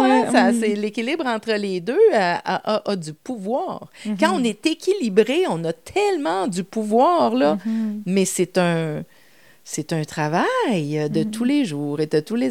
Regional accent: Quebec, Canada; moi je dis ma vision, et c'est parce que je suis québécoise

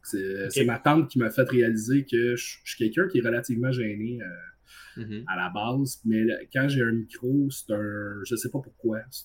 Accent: Saint-Jean-sur-Richelieu, Quebec, Canada; Puis moi, je viens de Saint-Jean-sur-Richelieu.

